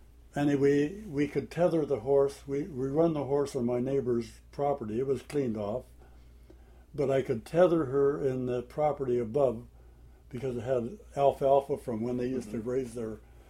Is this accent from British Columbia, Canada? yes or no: yes; White Rock, British Columbia, Canada; I come from White Rock.